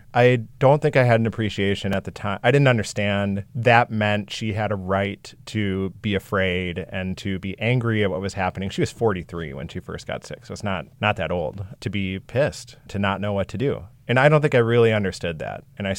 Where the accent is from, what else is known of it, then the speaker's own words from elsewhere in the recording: Minneapolis, Minnesota, United States; I grew up in Minneapolis. I'm 35 years old, trying to get better, trying to recover.